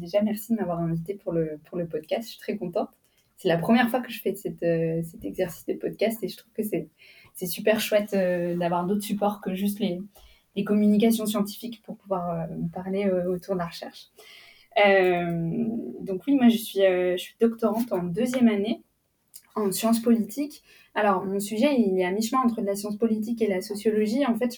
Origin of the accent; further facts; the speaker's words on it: Bourgogne-Franche-Comté, France; moi, je viens de la région de Franche-Comté, qui est une région transfrontalière avec la Suisse.